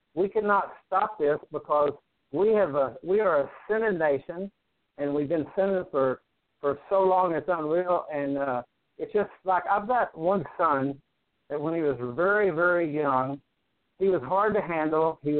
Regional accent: Paris, Texas, United States; even in my hometown of Paris, Texas, we had a Muslim mayor.

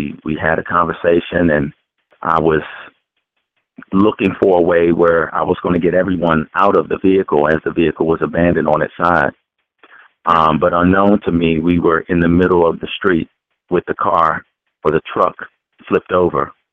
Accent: Waldorf, Maryland, United States; I'm from Waldorf, Maryland. I'm 41 years old.

